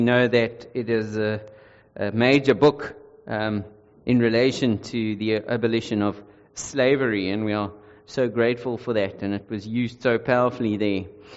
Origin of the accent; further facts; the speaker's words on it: South Africa; I'm a South African man. I'm going to say it the way I was taught.